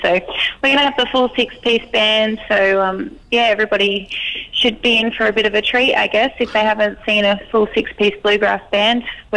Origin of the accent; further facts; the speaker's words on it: Australia; we're from Australia, so if you want to go from one place to the other in Australia, you pretty much get in the car